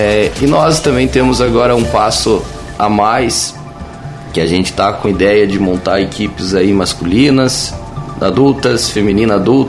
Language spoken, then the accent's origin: Portuguese; Papanduva, Santa Catarina, Brazil; a minha terrinha, Papanduva, eu amo ela demais, eu gosto muito dela, tanto que voltei e fiquei aqui.